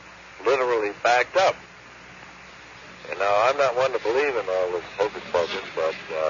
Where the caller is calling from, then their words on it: Bloomfield, Connecticut, United States; I'm calling from Bloomfield, Connecticut.